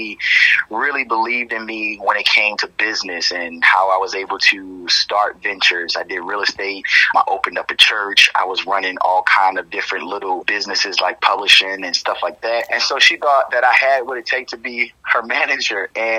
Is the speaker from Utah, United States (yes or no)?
no; Baltimore, Maryland, United States; now in Atlanta, United States; I'm from Baltimore, Maryland. I was born and raised in the inner city on the east side, that is Federal and Patterson, and I loved my city. Ended up navigating and migrating to Atlanta, Georgia with my parents.